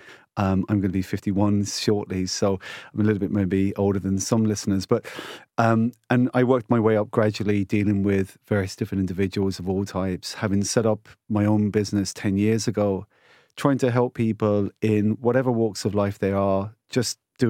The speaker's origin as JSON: {"language": "English", "region": "London", "country": "United Kingdom", "tie": "born or raised there", "lives_now": "Cork, Ireland", "said": "So I grew up in London, Claire. I'm from Cyprus originally, hence the unusual surname. And I studied in finance, and I worked in investment banking. Then I met a woman, which is why I moved to Cork"}